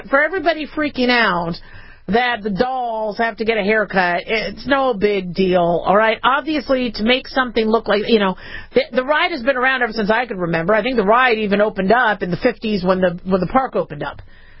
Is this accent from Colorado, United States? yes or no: no; California, United States; born there; You know, especially growing up in the desert. I was born in California, so I've always missed water.